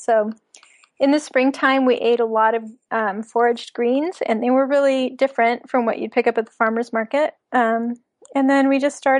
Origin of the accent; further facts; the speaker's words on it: Los Angeles, California, United States; also born or lived in Philippines; now in England; Yeah, I'm from Los Angeles.